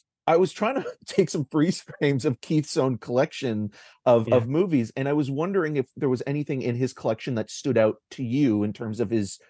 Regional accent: Peterborough, Ontario, Canada; I grew up in Peterborough, which wasn't too far away

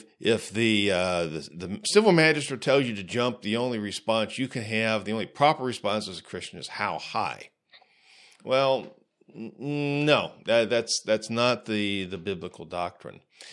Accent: United States; You know, and as an American, I applaud him.

